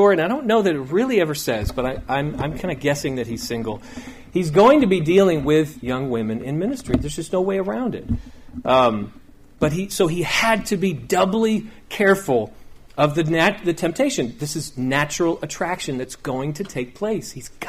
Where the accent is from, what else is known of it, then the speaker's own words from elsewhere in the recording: South Carolina, United States; Youth pastor from my hometown in South Carolina when I was there. Town of 15,000 people.